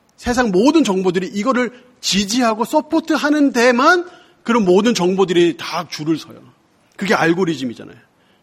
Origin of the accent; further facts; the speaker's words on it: Seoul, South Korea; now in Daegu, South Korea; 저는 서울 사람, 전 여기 임해동에 오래 살았어요. 여기 저희 어머니 아직 여기 계세요. 근데 제가 대구 내려가서 이제 목회를 하거든요.